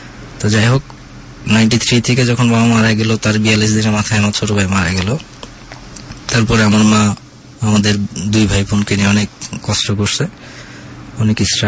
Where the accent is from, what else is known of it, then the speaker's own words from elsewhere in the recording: Dhaka, Dhaka Division, Bangladesh; বেড়ে ওঠা কিছুটা সময় গ্রামের বাড়ি, তারপর পুরোটা সময় আমি ঢাকাতেই, ঢাকা তেজগা তেজকুনি পাড়া, মণিপুরি পাড়া হচ্ছে আমার জন্মস্থান, আমি ওইখানেই বড় বেড়ে উঠি।